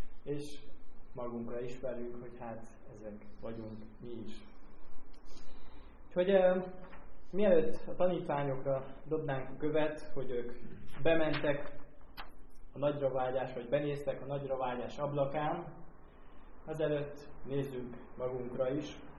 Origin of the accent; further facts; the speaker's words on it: Sărmașu, Mureș County, Romania; amikor még Sármáson éltem a szülőfalumban. Ez egy kisebb település, kisebb falu